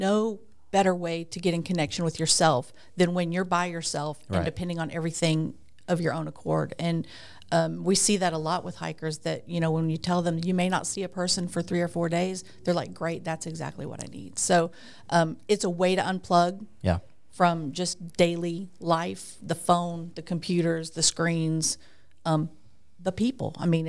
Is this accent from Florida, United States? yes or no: yes; Florida, United States; I call Florida home.